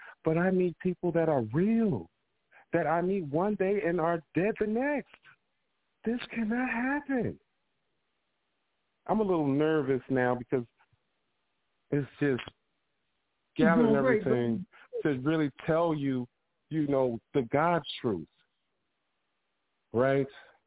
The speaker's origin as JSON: {"language": "English", "town": "Chicago", "region": "Illinois", "country": "United States", "said": "I'm from Chicago."}